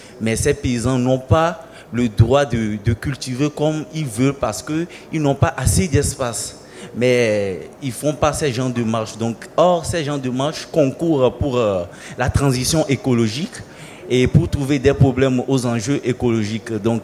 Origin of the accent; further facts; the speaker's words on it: Togo; je viens du Togo et je suis étudiant en master 2